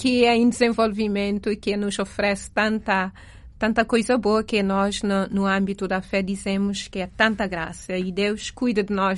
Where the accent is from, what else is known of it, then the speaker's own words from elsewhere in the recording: Santo Antão, Cape Verde; now in Italy; sou da Cabo-Verdiana, de Santo Antão. Sou da Congregação das Irmãs Orionitas.